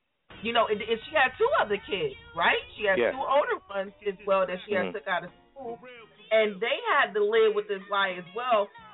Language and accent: English; Pontiac, Michigan, United States; Big shout out to Pontiac, my hometown.